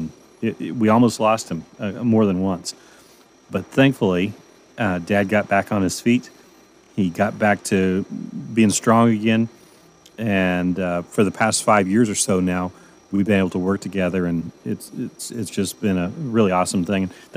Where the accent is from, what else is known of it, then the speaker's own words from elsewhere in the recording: Altamont, Kansas, United States; I grew up in Altamont, Kansas, a little over about an hour from here.